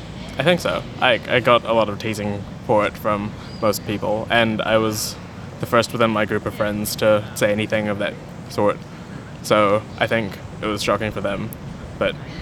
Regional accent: Philippines; I am Filipino, male, and bisexual.

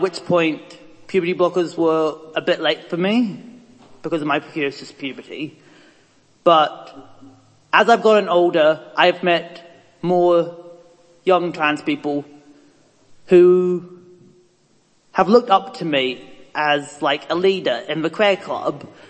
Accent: South Island, New Zealand; I've just moved here three, four days ago. Someone tell me. So I come from South Island

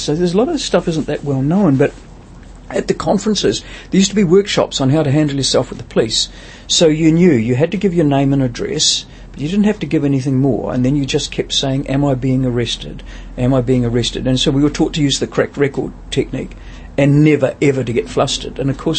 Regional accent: Pukeatua, Waikato, New Zealand; I grew up in Pukeatua, it was a little farming district.

